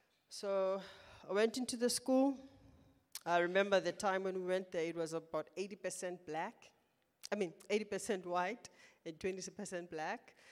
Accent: South Africa; because I'm South African. How can you not know I'm South African? How can you not know I'm Xhosa?

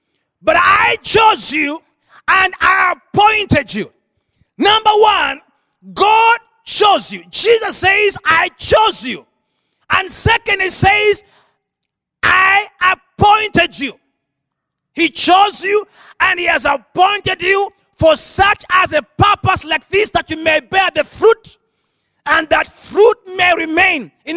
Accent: Uganda; I'm from Uganda.

